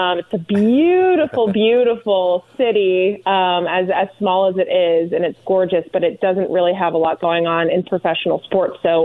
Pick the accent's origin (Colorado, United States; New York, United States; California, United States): Colorado, United States; Boulder; also born or lived in Tampa, Florida; Well, I grew up in Boulder, Colorado. So what's interesting about that, though, is I was actually born in Tampa, Florida.